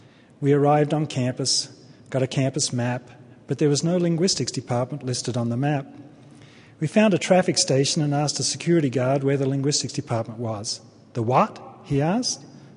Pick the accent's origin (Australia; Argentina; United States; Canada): Australia; I come from Australia, so that's why I think you talk funny.